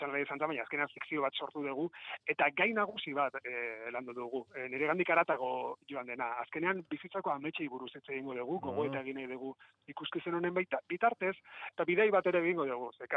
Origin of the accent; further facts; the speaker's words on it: Hernani, Basque Country, Spain; nire herrian Hernanin eskainalizatea estrenaldia, jende ezagun pili bat horriko